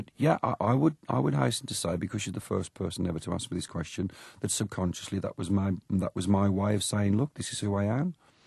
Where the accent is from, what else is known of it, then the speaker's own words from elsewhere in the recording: England, United Kingdom; growing up in England as I did, I was born in 1951